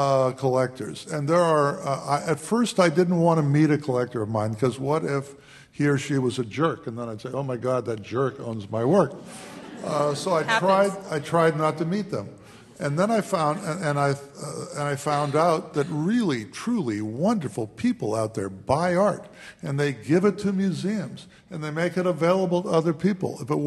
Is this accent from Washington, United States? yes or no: yes; Milltown, Washington, United States; I was a kid from Milltown in the state of Washington.